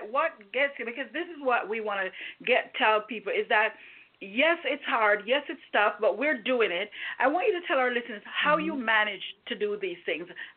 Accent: Jamaica; You know I'm Jamaican.

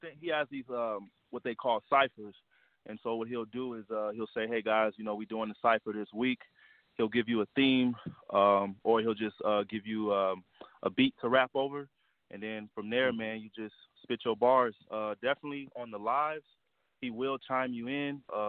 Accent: Illinois, United States; now in Las Vegas, United States; Right now I'm based out of Vegas. Originally I'm from the Midwest. I'm from Illinois.

